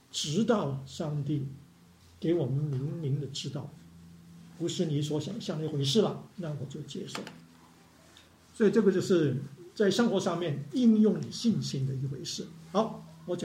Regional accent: Guangdong, China; Chinese is a second language; 我是广东人嘛，我就讲的讲国语的时候，

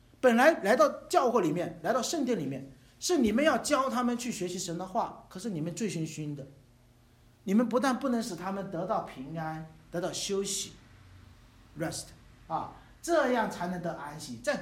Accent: China; 我们中国人很不喜欢别人来教训自己

